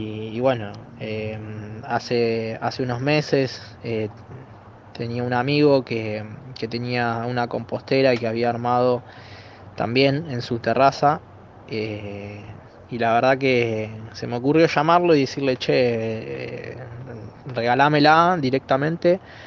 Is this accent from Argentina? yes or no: yes; Buenos Aires, Argentina; soy vecino de Mataderos desde que nací, en ese sentido viví acá.